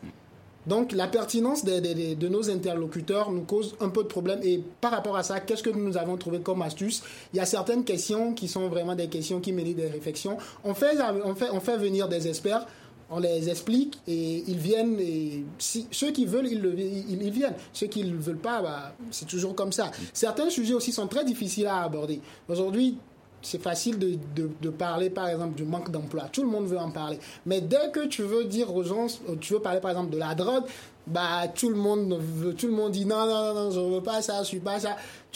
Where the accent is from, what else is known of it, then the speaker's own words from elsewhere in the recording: Niger; now in Mali; ici, au Mali, les gens sont beaucoup plus ouverts que chez nous au Niger.